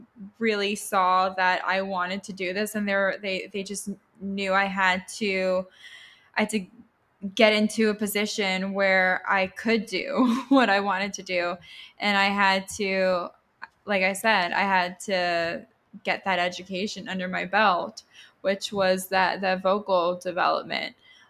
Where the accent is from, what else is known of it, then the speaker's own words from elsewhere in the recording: Boca Raton, Florida, United States; I'm originally from Boca Raton, Florida, and I grew up always wanting to do something in performance.